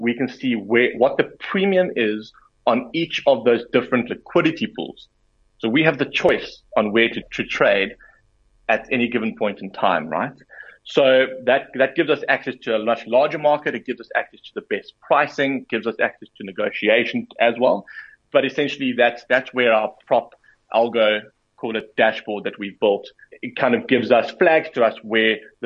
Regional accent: South Africa; to be able to do the arbitrage as a South African individual

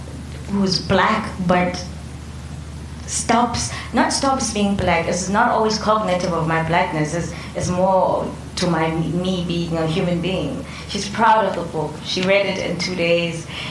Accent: Soweto, Gauteng, South Africa; also born or lived in Cape Town; I come from Soweto. So I'm that black person that doesn't quite fit anywhere.

